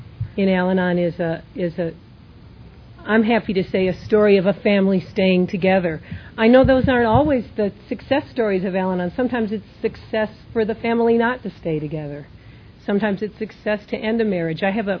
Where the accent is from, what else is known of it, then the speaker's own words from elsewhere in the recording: Detroit, Michigan, United States; I come from Detroit, Michigan.